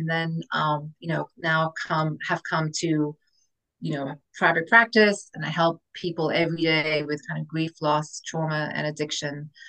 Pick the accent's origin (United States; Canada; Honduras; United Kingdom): United Kingdom; England; I'm from England originally, so kind of born and raised and educated in England.